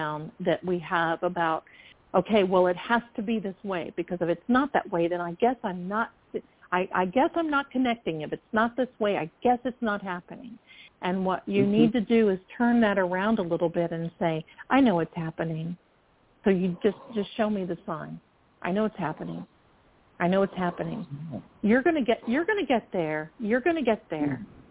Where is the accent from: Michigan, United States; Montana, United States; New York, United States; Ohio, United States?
Ohio, United States; Ashland; Yeah, that's my hometown. That's